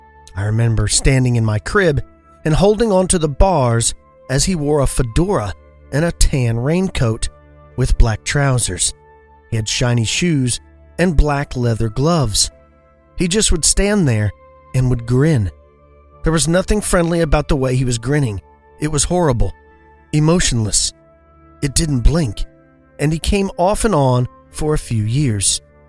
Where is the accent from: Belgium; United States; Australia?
United States; Texas; That's right, my home state, Texas.